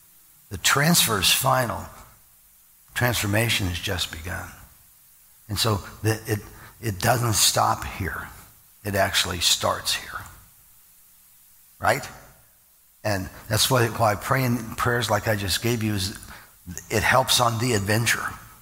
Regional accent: Midwest, United States; I grew up in the Midwest, it was pop, and we wore tennis shoes.

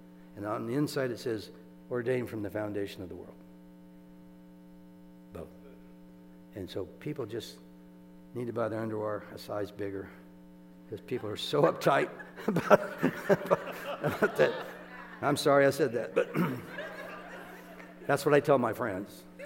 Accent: Iowa, United States; I'm from Iowa. I've worked in cornfields and bean fields and hay fields.

